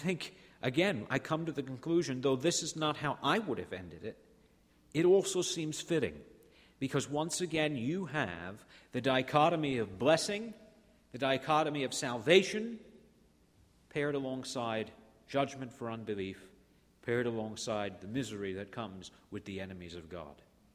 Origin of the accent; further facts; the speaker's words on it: United States; I'm too American for that.